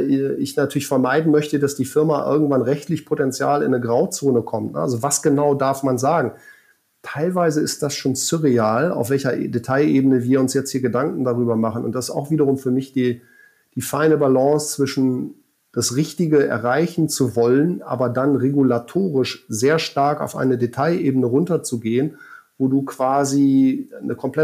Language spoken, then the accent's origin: German; Germany; now in Switzerland; weil ich als Deutscher ja in der Schweiz arbeiten darf und auch größtenteils da lebe